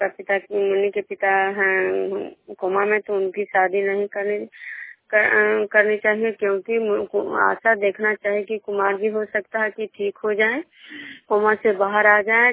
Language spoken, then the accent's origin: Hindi; Bishnupur, Bihar, India; बिष्णुपुर ग्राम खजरा पंचायत नालंदा जिला नानोसा प्रखंड के निवासी हूँ।